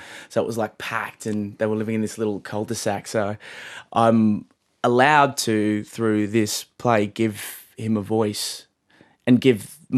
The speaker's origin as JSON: {"language": "English", "town": "La Perouse", "region": "New South Wales", "country": "Australia", "tie": "born or raised there", "lives_now": "Surry Hills, Australia", "said": "I grew up in La Perouse and I'm now living in Surry Hills in a terrace house"}